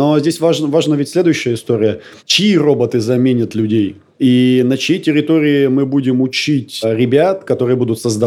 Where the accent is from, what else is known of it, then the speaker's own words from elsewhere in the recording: Perm, Perm Krai, Russia; я из Перми, команда пермская у нас, производство все в Перми